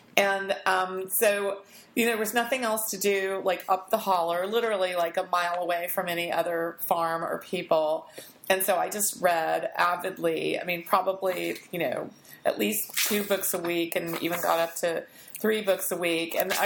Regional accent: West Virginia, United States; And I grew up in West Virginia

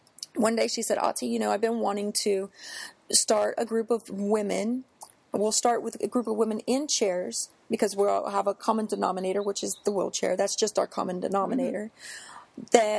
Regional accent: San Diego, California, United States; born there; I was born in San Diego, California in 1969.

